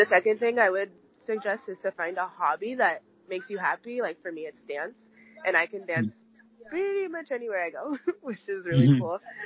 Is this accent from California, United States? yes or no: yes; California, United States; now in Seattle, United States; Well, I'm 28 years old, and I live in Seattle, Washington. I grew up in Northern California, being able to be outside a lot and explore